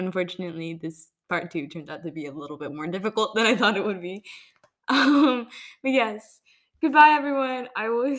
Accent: United States; now in Germany; I am not a German citizen. I am American. I am literally moving back to the States.

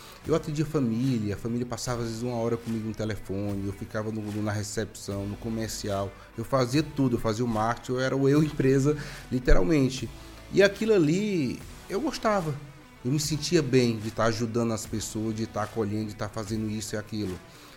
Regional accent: Fortaleza, Ceará, Brazil; now in João Pessoa, Brazil; eu tinha morado em Fortaleza antes, né? Porque eu sou de Fortaleza, só que eu tinha me mudado para João Pessoa.

